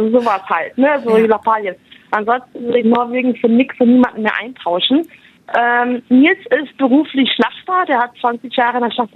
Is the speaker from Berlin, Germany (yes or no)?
no; North Rhine-Westphalia, Germany; Ich komme aus Nordrhein-Westfalen.